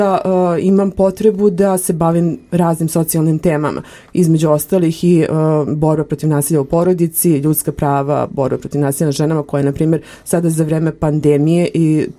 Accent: Belgrade, Serbia; now in Loznica, Serbia; rođena sam u Beogradu, tamo sam odrasla, tamo sam se školovala, ali vezala sam se za Loznicu

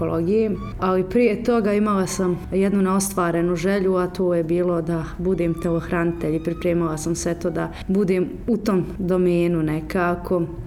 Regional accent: Brčko, Brčko District, Bosnia & Herzegovina; dolazim iz Brčkog, zaposlenica vlade Brčkog distrikta na poziciji referenta za romska pitanja u obrazovanju pri pedagoškoj instituciji i, ko što bih rekao, ponosna sam eto i što sam Romkinja

